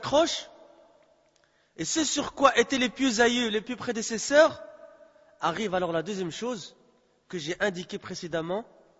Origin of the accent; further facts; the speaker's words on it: Belgium; parce que j'ai grandi en Belgique, je suis né en Belgique, j'ai passé plus de 30 ans en Belgique, hein.